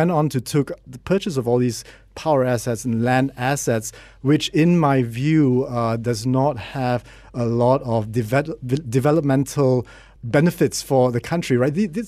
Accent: Malaysia; as a Malaysian

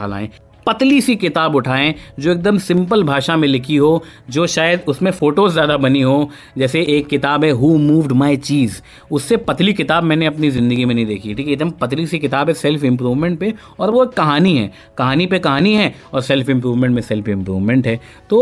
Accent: Kanpur, Uttar Pradesh, India; अब हम लोग तो कानपुर से आए हुए

